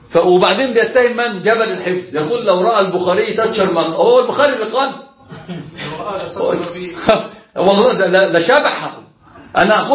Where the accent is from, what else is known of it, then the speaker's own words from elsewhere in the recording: Alexandria, Alexandria Governorate, Egypt; إحنا عندنا في اسكندرية كده أنا أصلا من الكلم